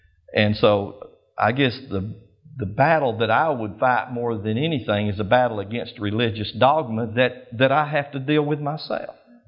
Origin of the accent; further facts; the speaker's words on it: Dalton, Georgia, United States; I was born and raised in North Georgia, there in Dalton. That's my hometown. And so I've been there most of my life, 39 years plus.